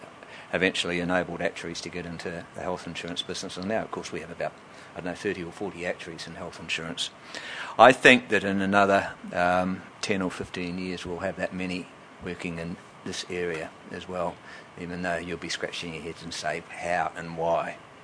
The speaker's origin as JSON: {"language": "English", "town": "Christchurch", "region": "Canterbury", "country": "New Zealand", "tie": "born or raised there", "said": "One of the things that got me terribly interested was my hometown, the earthquake in Christchurch in 2010, which knocked the old city around a bit."}